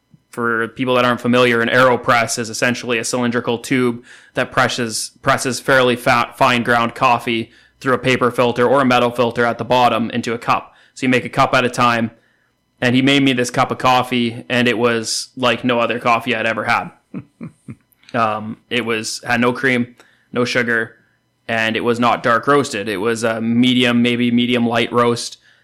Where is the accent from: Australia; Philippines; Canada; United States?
Canada; as a Canadian